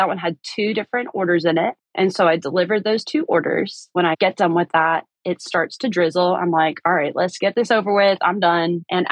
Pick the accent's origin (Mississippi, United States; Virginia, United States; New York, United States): Virginia, United States; So I'm from Northern Virginia, and there's Virginia, and there's Northern Virginia. So we're like the 30 minutes outside of DC, and yes, it's more metropolitan.